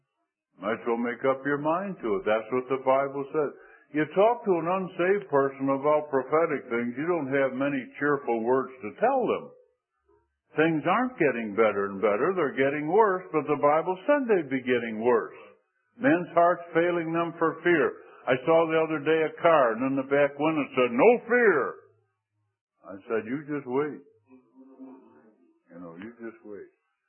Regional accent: Scotland, United Kingdom; And I went around closing doors and windows, being a Scotsman, you see.

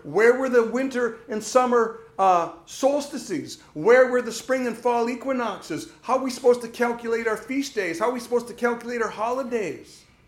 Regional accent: Montana, United States; You know, I grew up in Montana, and I grew up loving the mountains, loving the river bottoms, loving God's creation.

